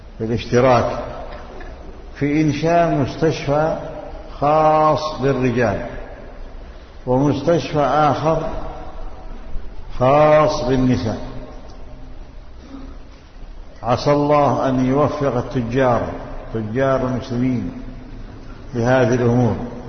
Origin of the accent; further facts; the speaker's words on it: Yemen; عندنا في اليمن من فضل الله